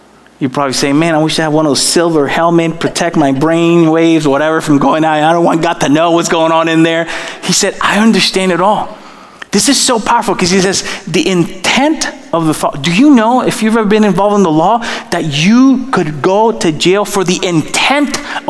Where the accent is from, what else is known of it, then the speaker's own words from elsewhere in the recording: Dominican Republic; I'm from the Dominican Republic.